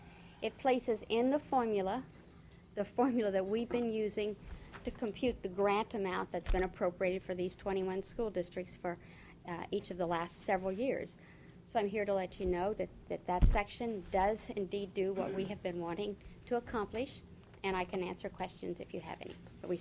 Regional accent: Juneau, Alaska, United States; I'm from Juneau

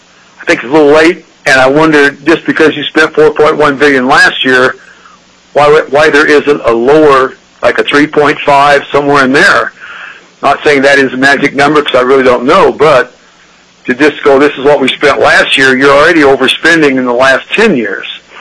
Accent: Big Lake, Alaska, United States; I'm from Big Lake. I came in to speak as a citizen.

